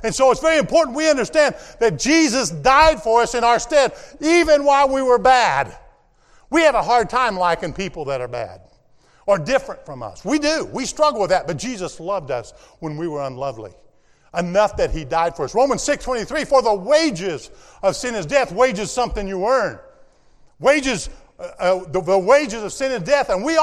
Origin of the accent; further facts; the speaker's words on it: Nashville, Tennessee, United States; Now, I come from Nashville